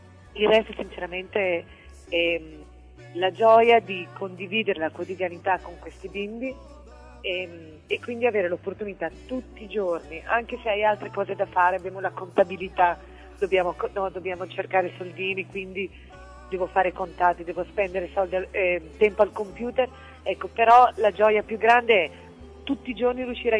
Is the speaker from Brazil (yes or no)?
yes; Brazil; riesce a dare a noi, che veniamo dal Brasile con problematiche completamente diverse